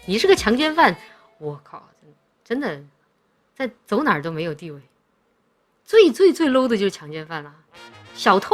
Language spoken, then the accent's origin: Chinese; Chongqing, China; 像我们乡下就重庆嘛，是吧？山区，天气很热。